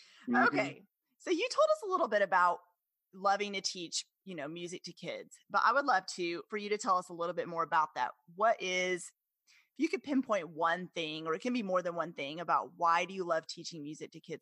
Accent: Oklahoma, United States; I'm also from Oklahoma, and I'm also a classically trained pianist.

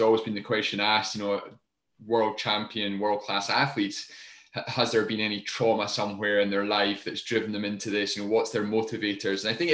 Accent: Scotland, United Kingdom; I grew up in the Highlands of Scotland. There was this great outdoors to be explored.

